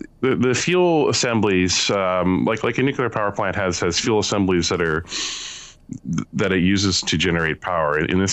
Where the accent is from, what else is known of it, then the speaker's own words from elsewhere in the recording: Canada; now in United States; I live on the West Coast. I live just north of Seattle. So I can actually, I mean, I'm from Canada, but I can see the United States from my house.